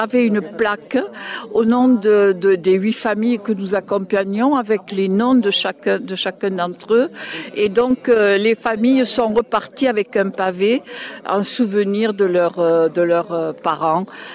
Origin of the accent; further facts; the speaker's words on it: France; born there; Donc moi, je suis née en France.